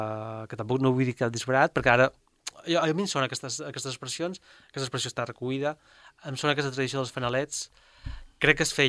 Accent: Ibiza, Balearic Islands, Spain; jo som de Vicenç, a Vila

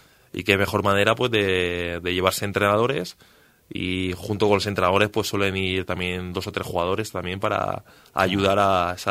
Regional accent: Alicante, Valencian Community, Spain; Desde pequeño soy también herculano, ¿sabes? Uh-huh. soy alicantino, entonces claro, es el equipo de mi ciudad

